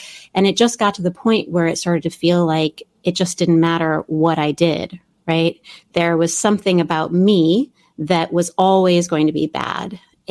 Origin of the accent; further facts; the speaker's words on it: Midwest, United States; I was raised in the Midwest and became an evangelical Christian when I was in seventh grade